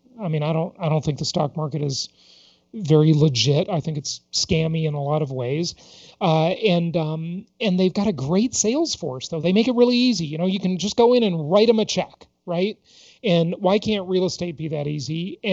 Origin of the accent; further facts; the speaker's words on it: Los Angeles, California, United States; I grew up poor in Los Angeles, didn't like being poor.